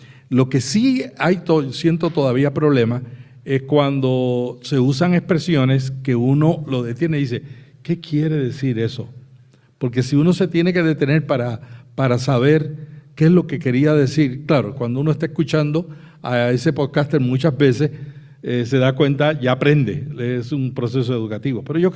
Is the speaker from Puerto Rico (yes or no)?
yes; Puerto Rico; Yo soy puertorriqueño, no tengo acento puertorriqueño